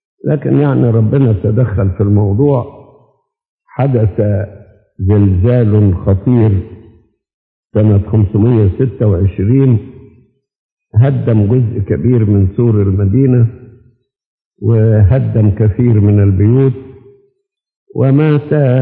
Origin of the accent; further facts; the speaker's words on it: Egypt; المهم أنه هو أقام 20 سنة عندنا في مصر